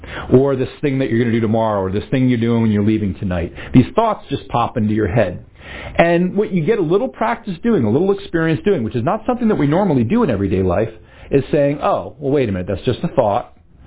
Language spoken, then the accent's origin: English; New Jersey, United States; Because I grew up in New Jersey, and I learned to drive and kind of imitated the way I saw certain other people in New Jersey driving.